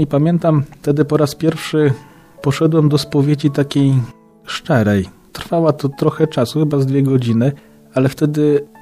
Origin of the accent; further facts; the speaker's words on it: Sośnie, Greater Poland Voivodeship, Poland; Pochodzę z małej miejscowości Sośnie, znaczy mała, nie mała, bardzo fajna, przyjemna.